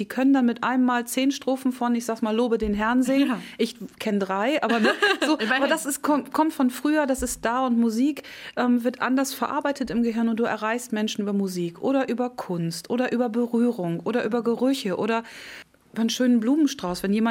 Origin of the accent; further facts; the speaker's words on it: Colmar, Grand Est, France; ich komme ja nun aus Colmar